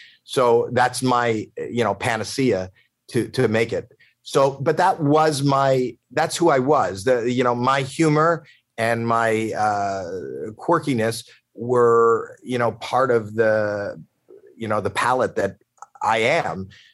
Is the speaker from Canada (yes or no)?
yes; Toronto, Ontario, Canada; And I'm from Toronto, Canada